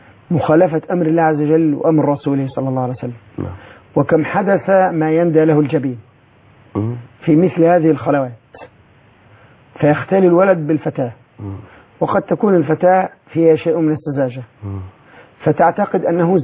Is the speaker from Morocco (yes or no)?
no; Egypt; ولكن الذي عليه عمل المحاكم حتى المصرية عندنا أن المأكول والملبوس لا يرد.